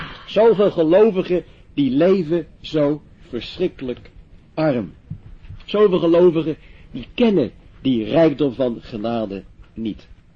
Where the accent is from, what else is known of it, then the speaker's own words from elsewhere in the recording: West Netherlands, Netherlands; Maar in het westen waar ik vandaan kom ik in Amsterdam waar ik werk en ook in Den Haag en ook wel in Leiden